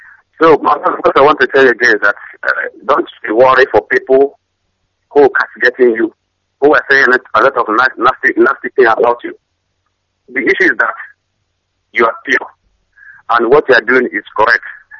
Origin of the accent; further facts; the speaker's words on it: Imo, Nigeria; now in Benin; I'm from Imo State.